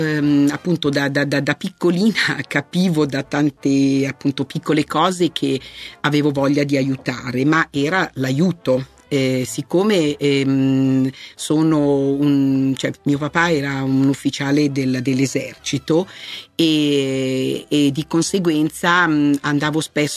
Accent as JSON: {"language": "Italian", "town": "Milan", "region": "Lombardy", "country": "Italy", "said": "perché io sono una milanese che ho sposato un varesino"}